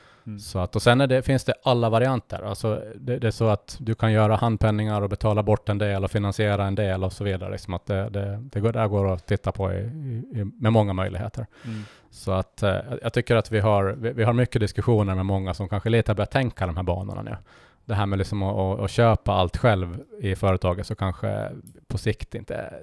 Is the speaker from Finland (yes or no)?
yes; Jomala, Åland, Finland; Jag är en trebarnsfar från Jomala